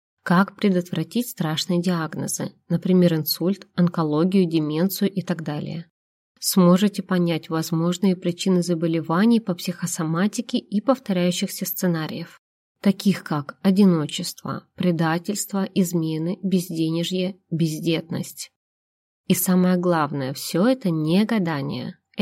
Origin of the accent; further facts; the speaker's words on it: Barnaul, Altai Krai, Russia; born there; Родилась я в Барнауле, столице Алтайского края. Там мои корни и официальное место дислокации иногда. Но предпочитаю больше жить в небольшой деревеньке городского типа.